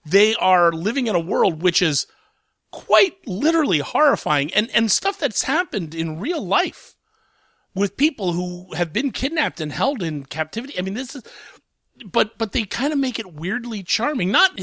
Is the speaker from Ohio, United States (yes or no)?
yes; Columbus, Ohio, United States; It's finally hitting my hometown of Columbus, Ohio.